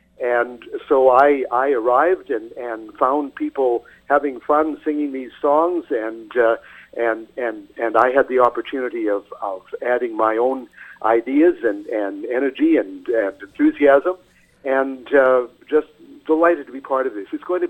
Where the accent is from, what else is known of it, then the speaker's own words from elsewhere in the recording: Alberta, Canada; I'm from Alberta